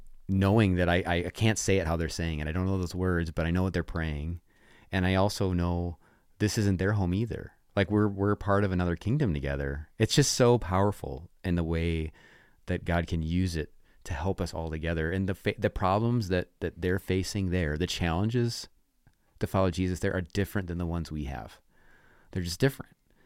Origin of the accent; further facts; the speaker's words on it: United States; It was such a moment for me as an American of just feeling like it's warmth and like